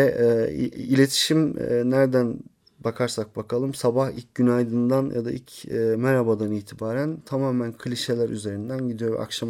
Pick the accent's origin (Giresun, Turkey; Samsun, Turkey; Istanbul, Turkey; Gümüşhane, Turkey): Istanbul, Turkey; born there; 1976 yılında İstanbul'da doğdum.